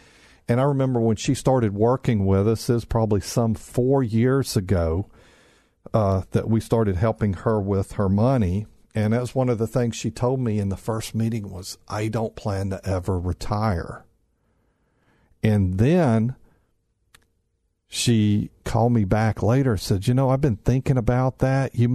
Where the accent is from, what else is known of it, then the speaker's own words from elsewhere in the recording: Mississippi, United States; we grew up in Mississippi and attended the same high school and such